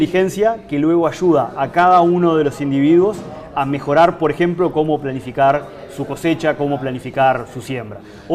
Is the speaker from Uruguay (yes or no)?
yes; Uruguay; Mi base es en Uruguay, soy uruguayo, vivo en Uruguay y viajo por toda la región muy frecuentemente.